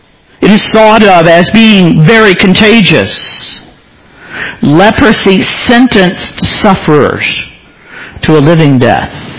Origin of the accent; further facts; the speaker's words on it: DR Congo; On the mission station that I grew up in the Congo, we had a leper colony.